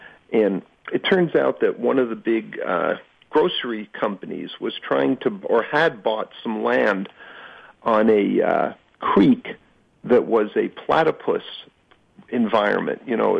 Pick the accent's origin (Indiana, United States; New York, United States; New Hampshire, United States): New York, United States; You know, I grew up in New York and spent a lot of time in Greenwich Village, you know, during the late 60s and 70s, and early 70s.